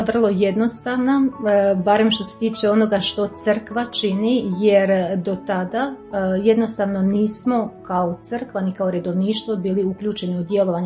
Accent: Jankovci, Vukovar-Srijem County, Croatia; rodom sam iz Jankovaca, radim kao učiteljica engleskog jezika već godinama, u samo sam došla, već redovnica sam preko 30 godina

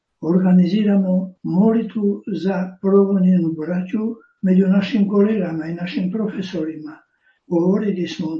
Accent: Croatia; Mi smo dobivali Hrvati od naših biskupa i od naših izbjeglica

